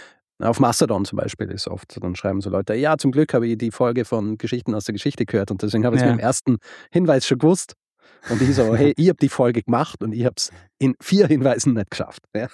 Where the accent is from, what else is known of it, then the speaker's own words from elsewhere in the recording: Austria; ich bin Österreicher und ich sage halt, ich spreche halt so einen Buchstaben aus, wie da steht, nicht?